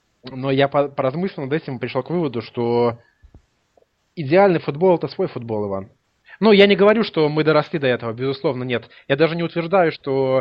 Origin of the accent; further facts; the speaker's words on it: Minsk, Belarus; Я сам из Минска